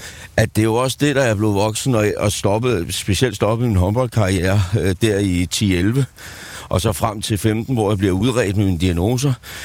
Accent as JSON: {"language": "Danish", "town": "Kongens Lyngby", "region": "Capital Region of Denmark", "country": "Denmark", "tie": "born or raised there", "said": "I selveste Kongens Lympe."}